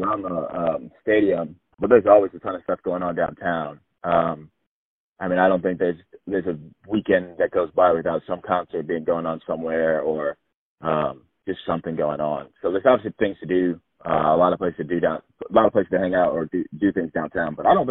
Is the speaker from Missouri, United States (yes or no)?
yes; Missouri, United States; When I came from Missouri, they didn't have Raising Cane's